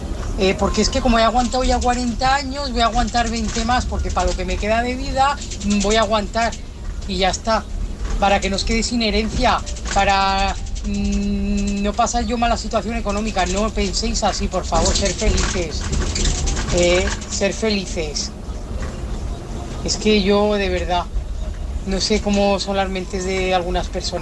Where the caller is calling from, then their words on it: Zaragoza, Aragon, Spain; de Zaragoza.